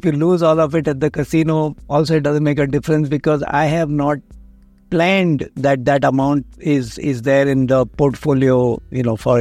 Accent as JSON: {"language": "English", "town": "Mumbai", "region": "Maharashtra", "country": "India", "tie": "born or raised there", "said": "I grew up in Mumbai"}